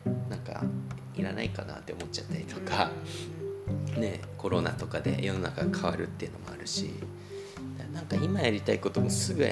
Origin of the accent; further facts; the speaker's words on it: Tokyo, Japan; born there; 僕は東京生まれてまあ、ある種もうちょっと田舎っていうか小川に来たわけなんですけど